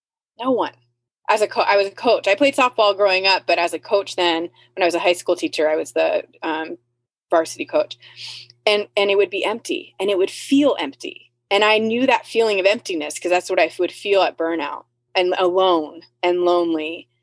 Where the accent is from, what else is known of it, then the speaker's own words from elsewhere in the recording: California, United States; And I grew up in Silicon Valley, so in a very fast-paced, very innovative, lots of opportunity.